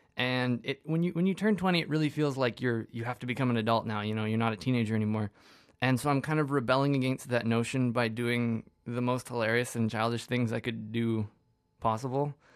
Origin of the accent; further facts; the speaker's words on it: British Columbia, Canada; I come from Vancouver Island